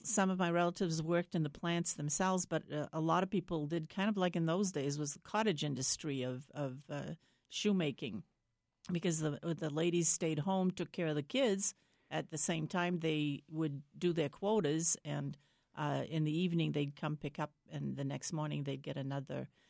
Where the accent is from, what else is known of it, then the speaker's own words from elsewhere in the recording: Lewiston, Maine, United States; I grew up in Lewiston.